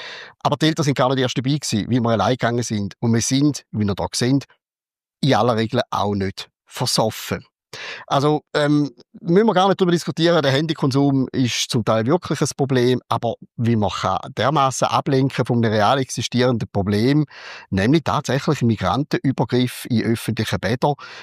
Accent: Switzerland; bei uns in der Schweiz

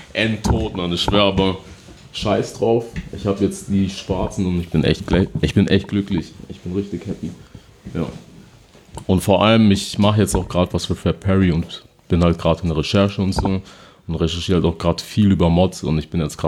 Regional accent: Munich, Bavaria, Germany; ich bin ein gebürtiger Münchner, wurde hier geboren

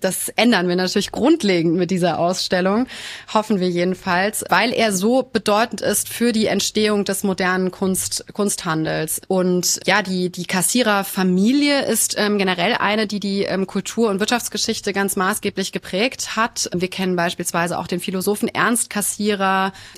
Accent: Frankfurt, Hesse, Germany; born there; Als gebürtige Frankfurterin muss ich hier vielleicht das Städel nennen

